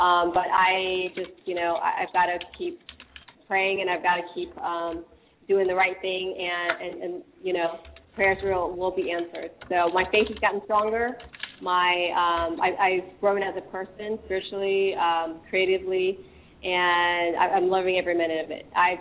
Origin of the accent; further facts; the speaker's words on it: Richmond, Virginia, United States; also born or lived in Washington, D.C.; I'm from the East Coast. I am a Virginia, D.C., you know, native. I grew up in Richmond. Then I moved up to D.C.